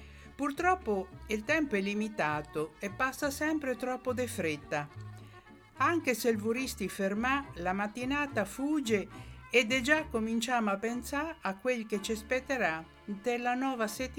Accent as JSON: {"language": "Italian", "town": "Ancona", "region": "Marche", "country": "Italy", "said": "E sì, che so d'Ancona, saria pure un po' radio mia."}